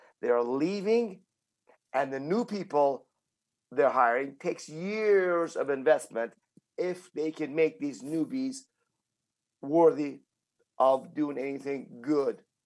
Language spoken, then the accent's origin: English; Iran; now in United States; I'm from Iran. We had no freedoms there in Iran. And I'm coming to America